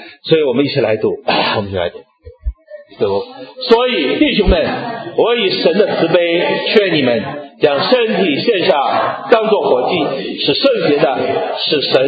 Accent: Northeast China, China; 就是我们东北人北方人啥，我们掏心窝子跟你说话

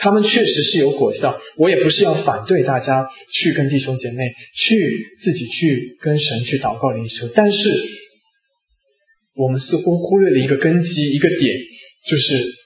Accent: China; moved away; 我们身为一个中国人，千里迢迢的来到这边求学，最后在这边信主

